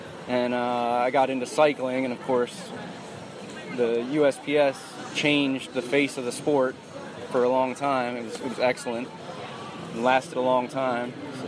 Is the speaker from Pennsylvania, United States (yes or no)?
no; Baltimore, Maryland, United States; from Baltimore, Maryland also.